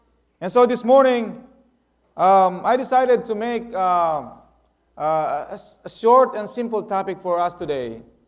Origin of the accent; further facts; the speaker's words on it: Philippines; You know, as a Filipino, I am grateful that this church had served its purpose.